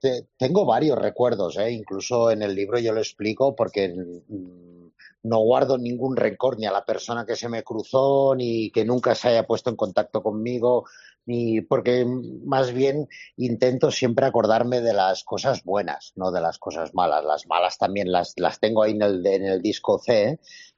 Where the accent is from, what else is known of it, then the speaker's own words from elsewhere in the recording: Andorra; yo soy de Andorra, entonces y nací aquí, entonces pues ya con 4 o 5 años ya empiezas a esquiar